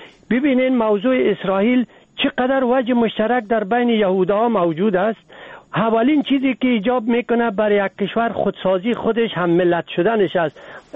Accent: Afghanistan; اگر ما افغان هستیم

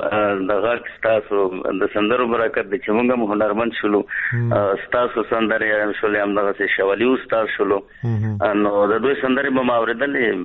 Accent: Sayed Karam, Paktia, Afghanistan; زه د پکتیا اوسېدونکی یم او لسوالی مو ستکرم دی او کلی مو کوسین دی

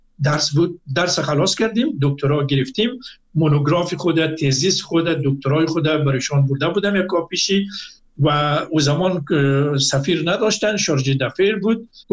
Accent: Afghanistan; moved away; من از افغانستان آمدم

